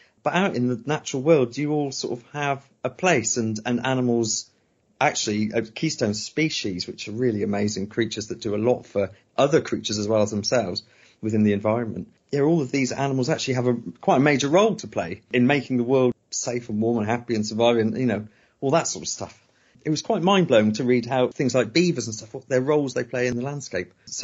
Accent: West Midlands, United Kingdom; I grew up in Herefordshire and she was in Malvern.

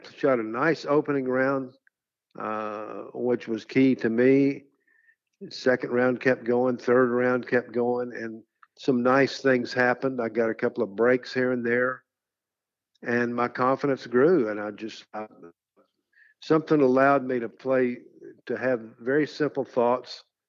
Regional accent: Texas, United States; I'm Southern. I'm from Texas.

